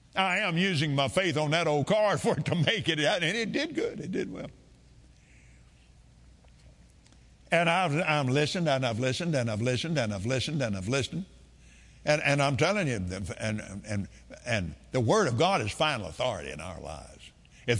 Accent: Lubbock, Texas, United States; born there; And I was born in Lubbock. We didn't live there very long, but that's my birthplace.

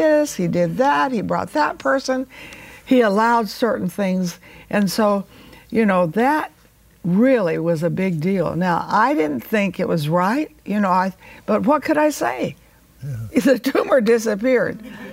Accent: Texas, United States; Well, I think being born in Texas is wonderful. You know, I'm glad I can say I am a Texan.

